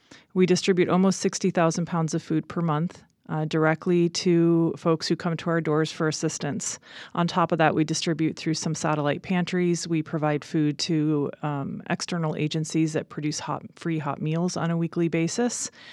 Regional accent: Midwest, United States; I'm from the Midwest. I grew up around the Great Lakes, and my sister was the first one to move to the West Coast

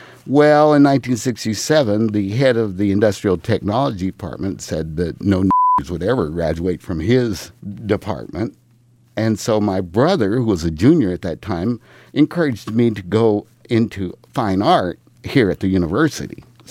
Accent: Springfield, Missouri, United States; Well, I was born in Springfield. I was born in the old Alberta Hotel. Before it was the Alberta Hotel, it was the city hospital on the corner of Tampa and Kimber. I grew up in Springfield.

